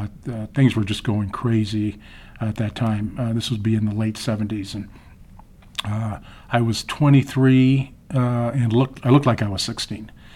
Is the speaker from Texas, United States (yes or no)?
no; Flagstaff, Arizona, United States; also born or lived in Tucson; I was born and raised in Flagstaff, and I wanted to go to the big city. And I was hired, went through the academy, and they sent me to Tucson